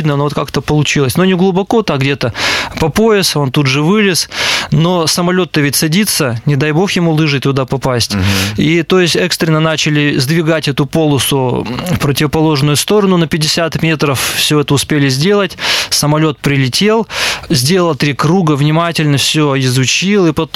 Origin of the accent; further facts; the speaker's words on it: Perm, Perm Krai, Russia; И я один из Перми.